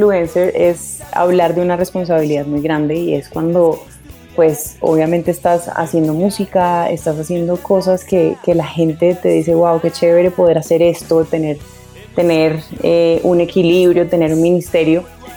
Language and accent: Spanish; Caribbean coast, Colombia; also born or lived in Bogotá; yo nací en Bogotá, me crié en la costa y el criarme en una zona costera en Colombia